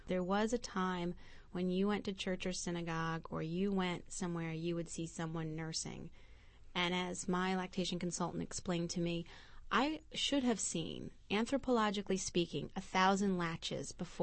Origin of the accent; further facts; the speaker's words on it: United States; but as an American woman that thought I was so savvy, for example, I knew where in New York City to get the best leg wax.